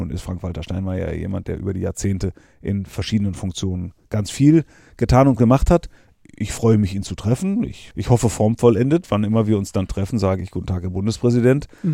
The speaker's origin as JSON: {"language": "German", "town": "Borkum", "region": "Lower Saxony", "country": "Germany", "tie": "born or raised there", "said": "Meine Kindheit habe ich auf Borkum verbracht, also auf einer ostfriesischen Insel. Mir liegt die Nordsee einfach total."}